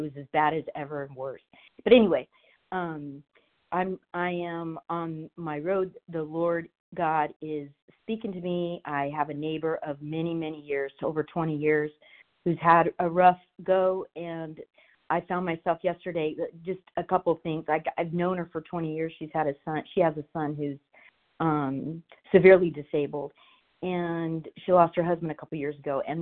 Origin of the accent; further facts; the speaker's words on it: California, United States; from California.